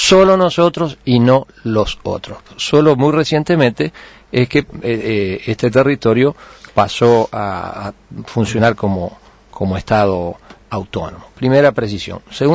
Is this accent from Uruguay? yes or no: yes; Uruguay